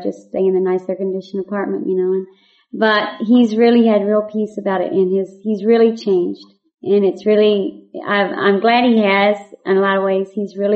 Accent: Mexico; I grew up in Mexico, so I'm fluent in Spanish

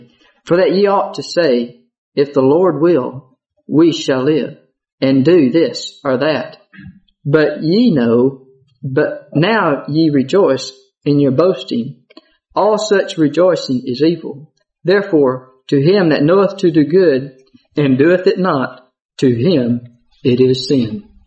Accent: Cuernavaca, Morelos, Mexico; I grew up in Cuernavaca. I lived in Cuernavaca for 13 years. I know the people. I know how they think. I have the problem of thinking in English.

